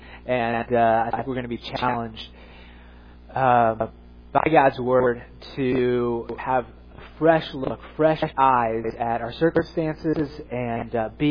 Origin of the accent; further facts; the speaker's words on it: Edwardsville, Illinois, United States; also born or lived in Boston; I grew up in Edwardsville, Illinois, right across the river, so I've been in the St. Louis area most of my life, but I lived for a year out in Boston